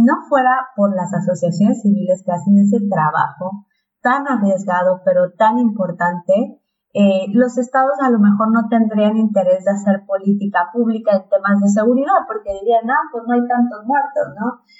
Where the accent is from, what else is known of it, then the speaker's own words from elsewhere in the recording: Tabasco, Mexico; venimos del mismo estado, somos tabasqueñas